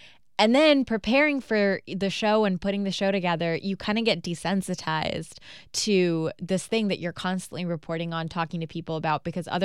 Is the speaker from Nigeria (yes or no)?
no; Pakistan; I grew up in Pakistan, which is also earthquake country